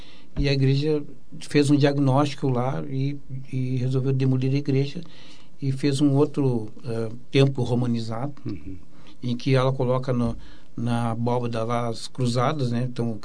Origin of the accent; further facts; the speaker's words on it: Porto Alegre, Rio Grande do Sul, Brazil; nós, porto-alegrenses, como eu sou porto-alegrense, a gente não tem um sentido